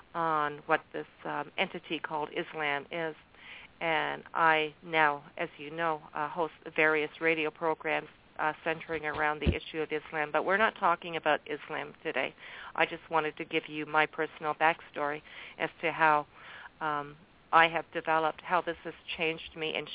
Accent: Canada; I am very proud as a Canadian that we stepped in and we did what we did that day to help out.

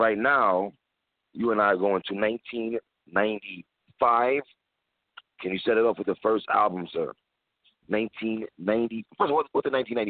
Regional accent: Brooklyn, New York, United States; born there; I'm born in Brooklyn, nigga, be clear.

